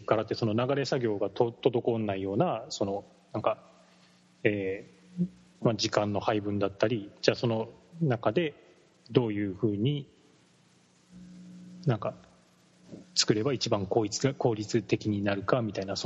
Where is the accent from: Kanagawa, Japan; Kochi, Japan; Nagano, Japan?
Kanagawa, Japan; Yokohama; 出身地は神奈川県の横浜市です。